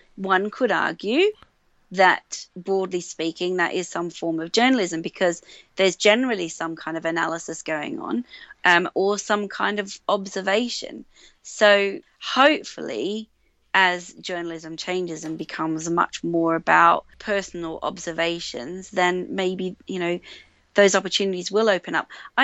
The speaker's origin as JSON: {"language": "English", "country": "Australia", "accent": "Australian", "said": "And so my Australian accent seems to pass muster now."}